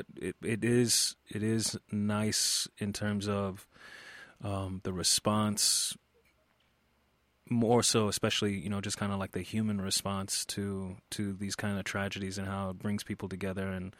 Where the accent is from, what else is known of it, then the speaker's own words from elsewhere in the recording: the South, United States; Yeah, it's you know, I'm from the South originally, and so I'm familiar with the kind of damage that hurricanes can do.